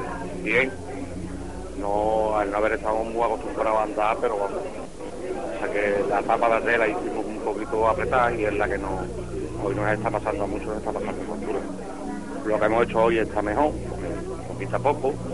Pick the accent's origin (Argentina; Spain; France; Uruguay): Spain; Nerva, Andalusia; sobre todo mi pueblo, que es el pueblo de Nerva.